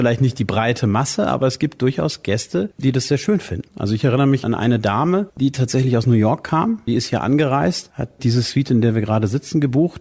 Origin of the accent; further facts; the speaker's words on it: Bogotá, Bogotá D.C., Colombia; also born or lived in Frankfurt am Main; now in Germany; Nee, ich habe tatsächlich den Geburtsort Frankfurt am Main. Das heißt, ich bin gebürtiger Hesse, bin dann aber in der schönen Stadt Bogotá in Kolumbien aufgewachsen